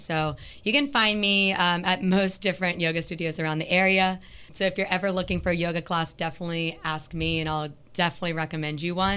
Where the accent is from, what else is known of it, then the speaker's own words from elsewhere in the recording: Orlando, Florida, United States; I'm actually an Orlando native as well. Born and raised in Orlando, went to my undergrad at Florida State